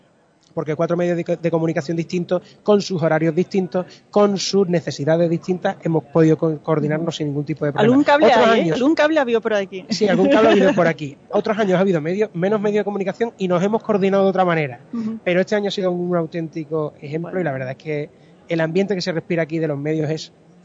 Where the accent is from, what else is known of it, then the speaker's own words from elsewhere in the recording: Cabra, Andalusia, Spain; como dicen en Cabra, en mi pueblo, ya ha pasado el coche Sevilla